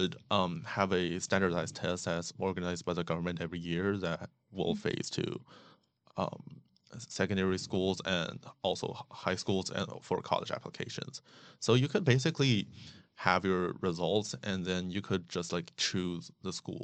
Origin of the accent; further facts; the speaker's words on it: Shanghai, China; English is a second language; So for what I'm from Shanghai, we have like 5 years of primary school.